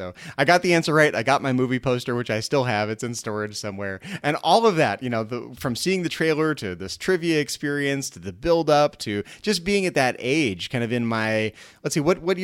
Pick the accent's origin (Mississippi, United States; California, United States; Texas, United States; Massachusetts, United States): California, United States; Vacaville; here in my hometown in Vacaville, the local Star Trek fan club was doing like a trivia Q&A before the showing of the movie